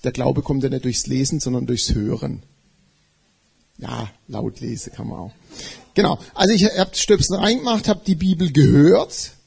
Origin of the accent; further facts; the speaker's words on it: Italy; als Italiener bin ich ja oft in Italien, ich bin auch oft in Rom.